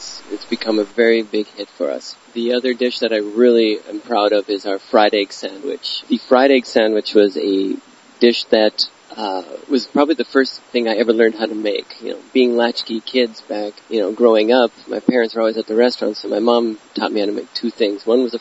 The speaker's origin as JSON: {"language": "English", "region": "North Dakota", "country": "United States", "tie": "born or raised there", "said": "Well, growing up in North Dakota with farmers on one side of the family and restaurateurs on the other"}